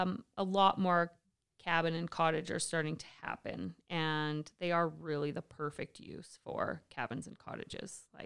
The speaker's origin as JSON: {"language": "English", "town": "Lethbridge", "region": "Alberta", "country": "Canada", "said": "Like, we're from Lethbridge. We know exactly how to deal with wind."}